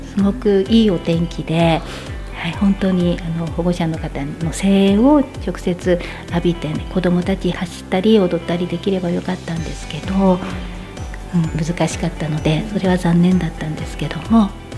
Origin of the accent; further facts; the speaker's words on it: Daisen, Akita, Japan; 出身は秋田県大仙市です。